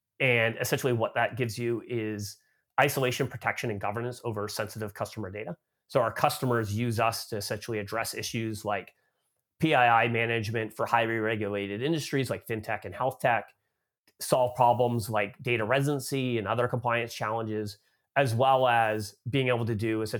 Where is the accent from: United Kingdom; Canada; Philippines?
Canada; now in United States; I grew up in Canada, but I've been living in the United States now for about 13 years. So I guess I'm like an expat from Canada now, living in the US.